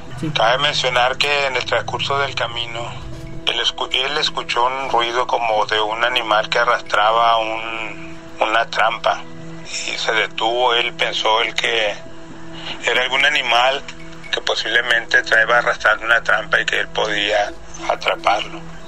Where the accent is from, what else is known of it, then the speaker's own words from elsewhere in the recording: Guasave, Sinaloa, Mexico; Soy de Guasave.